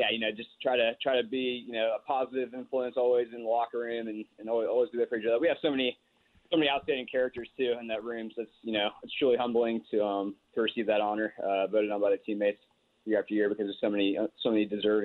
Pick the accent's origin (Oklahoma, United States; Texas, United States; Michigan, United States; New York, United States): Texas, United States; Dallas